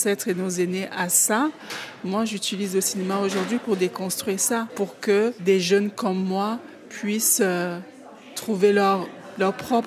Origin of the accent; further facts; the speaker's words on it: Cameroon; pas parce qu'on est camerounaise ou juste en tant qu'être humain.